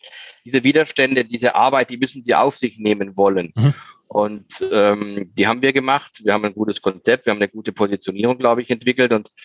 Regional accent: Baden-Württemberg, Germany; Also ich bin von einem relativ harten Holz gestützt als gebürtiger Schwarzwälder.

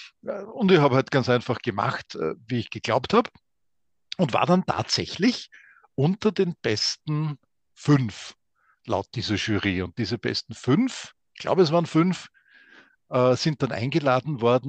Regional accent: Lower Austria, Austria; Also Wien liegt ja mittendrin in Niederösterreich. Ich bin Niederösterreicher.

